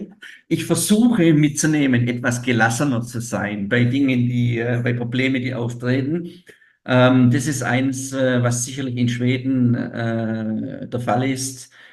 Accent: Baden-Württemberg, Germany; also born or lived in Sweden; ich bin in Süddeutschland. Ich bin ja in Baden-Württemberg jetzt. Ich war früher auch in Baden-Württemberg. Ich komme aus Baden-Württemberg, also bin Schwabe, das hört man ja auch. Ich war jetzt über zehn Jahre in Schweden, bin jetzt seit dem 1. Januar hier

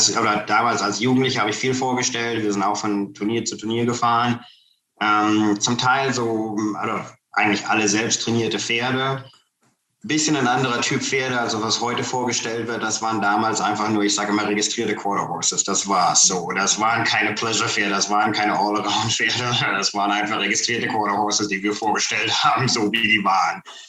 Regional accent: Kassel, Hesse, Germany; Ich komme ursprünglich aus Kassel.

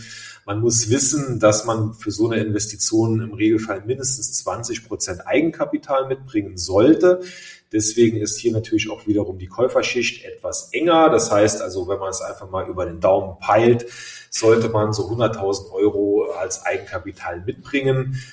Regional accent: Eifel, Germany; accent: Eifler Platt; Also ich liebe ja auch die Luxemburger Sprache. die ist ja auch ja ähnlich wie unser oder mein Dialekt, das Eifler Platt.

